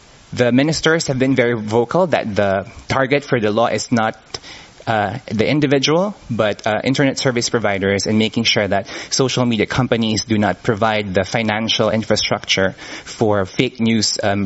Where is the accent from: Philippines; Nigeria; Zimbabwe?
Philippines; also born or lived in United States; now in Singapore; the top one, I think, was Philippines, which is my home country. And I'm working in Singapore now. And the third country is the U.S., where I did my PhD